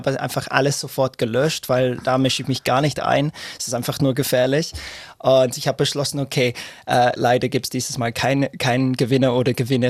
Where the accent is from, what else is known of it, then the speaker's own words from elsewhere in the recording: Stratford-upon-Avon, West Midlands, United Kingdom; born there; German is a second language; moved away; also born or lived in Vienna; Stratford-upon-Avon, genau in der Mitte.